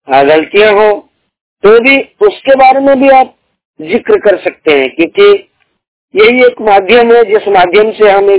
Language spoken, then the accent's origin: Hindi; Jharkhand, India; और हम जो है सरायकेला खरसवां के निवासी हैं